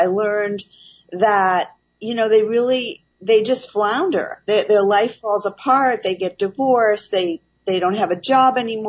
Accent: Massachusetts, United States; Well, I grew up in Massachusetts, and I was in the art field and the teaching field first.

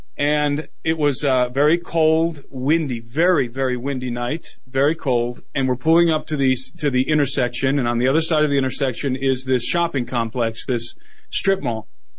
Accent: Brook Park, Ohio, United States; I grew up in Brook Park, Ohio, and I was living in Cleveland at the time.

